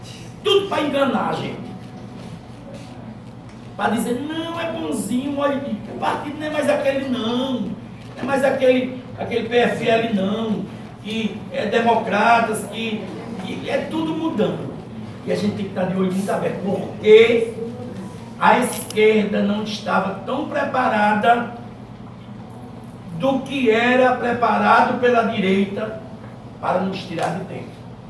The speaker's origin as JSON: {"language": "Portuguese", "town": "Caicó", "region": "Rio Grande do Norte", "country": "Brazil", "said": "Sou lá do Rio Grande do Norte, o interior de Caicó."}